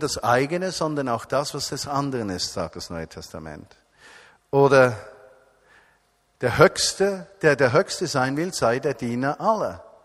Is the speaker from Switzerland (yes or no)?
yes; Switzerland; Und ich merke, dass das für mich als Schweizer eine fundamentale Herausforderung ist.